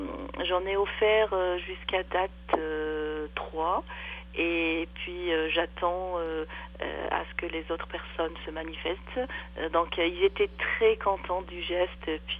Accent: Sydney, Nova Scotia, Canada; chez nous à Sydney

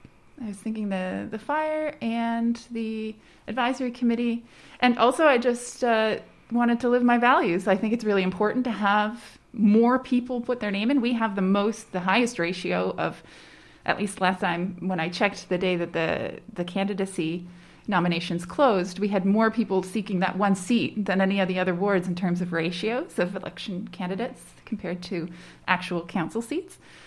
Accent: Moncton, New Brunswick, Canada; So I grew up in Moncton, as did my spouse, single family, single parent household

